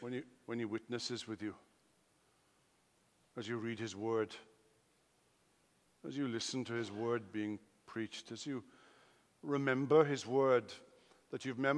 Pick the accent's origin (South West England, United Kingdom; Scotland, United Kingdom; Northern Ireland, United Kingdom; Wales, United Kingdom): Wales, United Kingdom; When I was a teenager, I grew up in Wales on a farm. So I had a love for animals and still do.